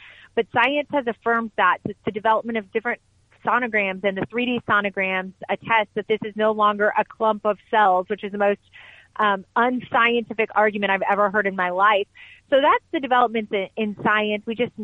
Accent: Texas, United States; I think a great example is the state of Texas, and it's not just my home state that I love

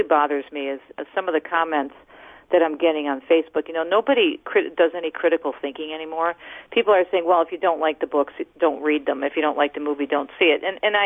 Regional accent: Detroit, Michigan, United States; We had a radio station in my hometown of Detroit last week that actually had giveaway for the movie.

